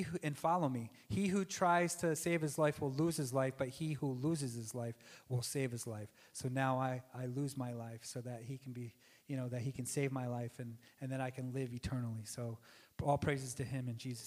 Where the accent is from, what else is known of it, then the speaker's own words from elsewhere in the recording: New York, United States; I'm 45 years old. I'm from New York, and I come from a very broken family.